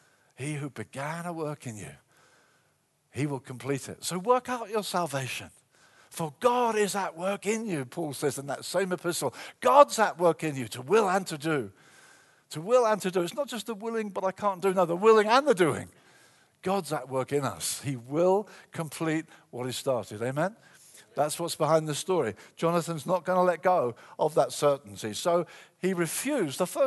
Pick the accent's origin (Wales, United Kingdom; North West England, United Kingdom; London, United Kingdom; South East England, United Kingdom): South East England, United Kingdom; Brighton; I used to hire a big hall in my hometown of Brighton.